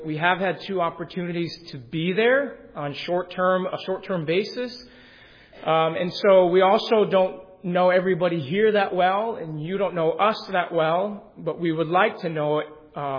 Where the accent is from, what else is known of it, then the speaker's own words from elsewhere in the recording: Phoenix, Arizona, United States; Growing up in Phoenix, Arizona, I don't know if you might know Brother Dick Mercado.